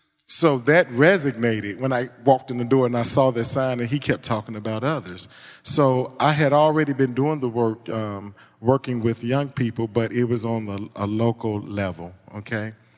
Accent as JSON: {"language": "English", "town": "Little Rock", "region": "Arkansas", "country": "United States", "said": "I came from Little Rock, Arkansas."}